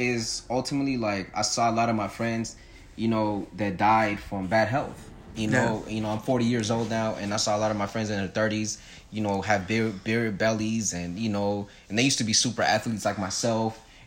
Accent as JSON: {"language": "English", "town": "Fontana", "region": "California", "country": "United States", "tie": "born or raised there", "said": "So growing up, I grew up out here in Fontana, and a lot of you guys don't know in the 90s and the 80s, it was real about gangbanging out here."}